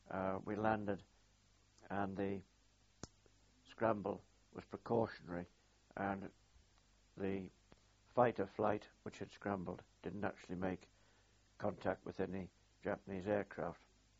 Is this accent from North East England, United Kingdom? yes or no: yes; Sunderland, North East England, United Kingdom; One of the soldiers with me was Corporal Wilde, from my hometown of Sunderland.